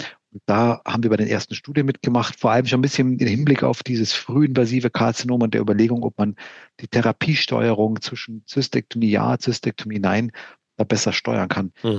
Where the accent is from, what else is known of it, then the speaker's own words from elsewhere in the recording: Hamburg, Germany; wie ich als Hamburger